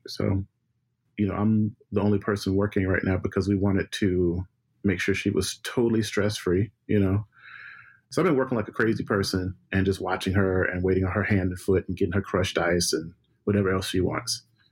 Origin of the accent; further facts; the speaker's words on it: Brookhaven, Mississippi, United States; born there; I was born on November 5th, 1970, born in Mississippi, in this small town called Brookhaven.